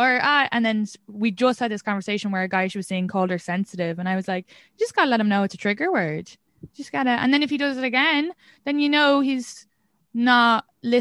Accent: Ireland; Like I'd be very independent. I came from Ireland. I can do everything by myself.

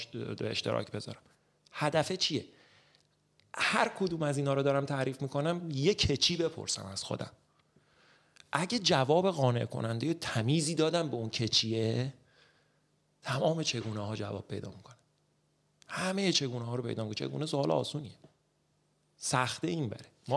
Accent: Iran; born there; آقا من یه آدمی ام، توی ایران به دنیا اومدم، توی خانواده متوسط کارمند.

